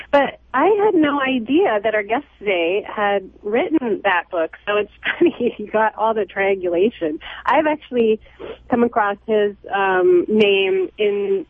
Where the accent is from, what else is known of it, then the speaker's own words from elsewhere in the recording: Canada; I'm Canadian, and I think … is like the only rock band in the world if you live in Canada, certainly if you did when I was living there.